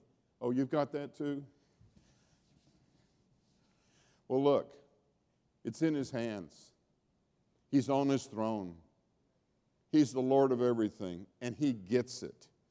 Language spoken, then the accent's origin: English; the South, United States; yes, of course, you know, you think that, but I'm from the South, and I know it's a virtue.